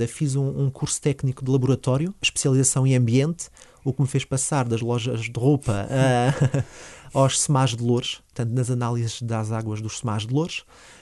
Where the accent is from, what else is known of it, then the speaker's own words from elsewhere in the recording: Bordeaux, Nouvelle-Aquitaine, France; now in Portugal; E eu nasci lá, em Bordeaux, sempre tivemos em Bordeaux, e eu sempre gostei de vir a Portugal